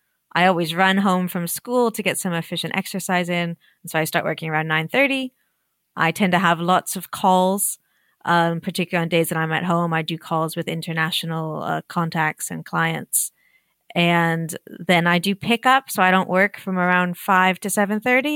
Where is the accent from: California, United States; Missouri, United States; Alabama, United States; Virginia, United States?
California, United States; I grew up in Southern California. We were always outside, always on the beach, always hiking.